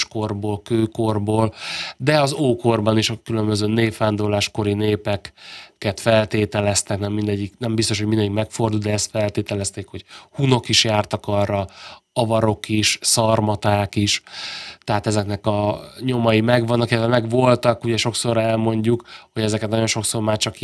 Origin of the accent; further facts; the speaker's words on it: Kiskunhalas, Bács-Kiskun, Hungary; born there; én örülök neki, hogy Halason születtem, nyilván ezért is kötődöm ennyire a városhoz, meg a helytörténethez